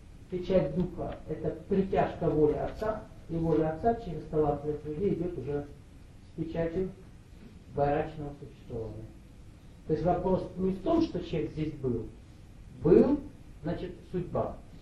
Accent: Krasnoyarsk Krai, Russia; born there; А так сложилось, что я родился. Ну, официально в УНДР, а так под Красноярском.

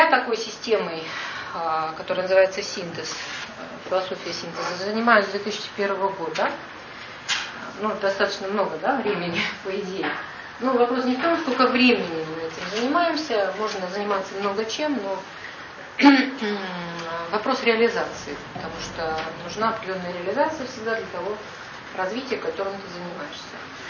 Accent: Moscow Oblast, Russia; Приехала я из Подмосковья.

